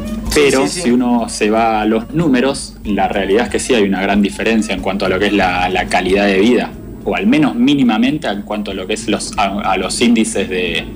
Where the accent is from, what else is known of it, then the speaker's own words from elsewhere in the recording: Argentina; nosotros como argentinos la realidad es que no tenemos ni la más mínima idea de lo que sucede en Centroamérica